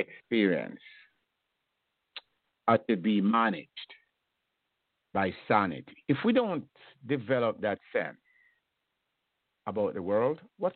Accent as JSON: {"language": "English", "region": "Saint Catherine", "country": "Jamaica", "tie": "born or raised there", "said": "I grew up youngster in Jamaica, St. Catherine area there"}